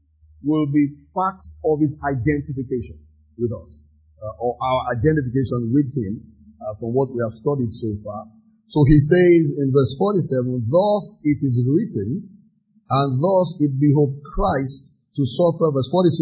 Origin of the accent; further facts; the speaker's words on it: Ibadan, Oyo, Nigeria; I am not from Ibadan, but I'm also from Ibadan because I grew up there. In fact, for years, people used to assume I was from Ibadan because many jokes I used to make, I use Ibadan accent.